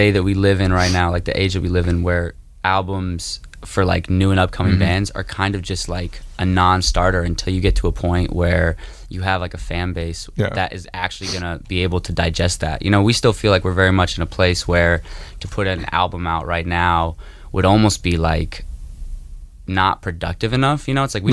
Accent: Indianapolis, Indiana, United States; moved away as an adult; now in Los Angeles, United States; Yeah, so I'm from Indianapolis. And he's from Atlanta.

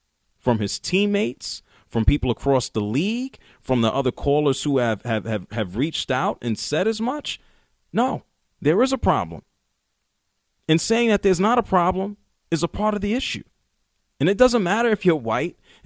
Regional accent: New York City, New York, United States; Abraham, I'm from New York City.

